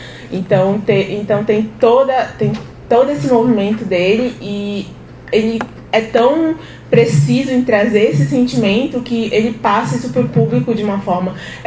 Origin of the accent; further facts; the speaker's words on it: Belém, Pará, Brazil; eu venho de Belém, Pará, e é uma cidade que enchente que nem essa tem quase todo dia, assim.